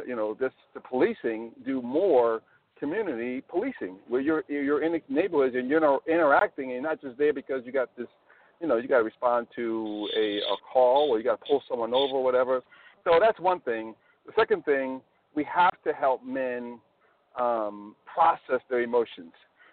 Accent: New York, United States; now in Washington, D.C. area, United States; I'm a New Yorker. I live here in the D.C. area, but I grew up in Jamaica, Queens, New York.

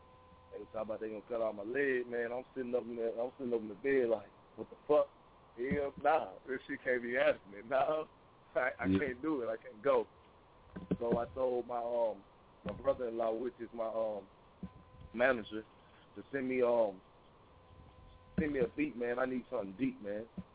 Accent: Mississippi, United States; originally I'm from Mississippi, you know what I'm saying, raised in Mississippi.

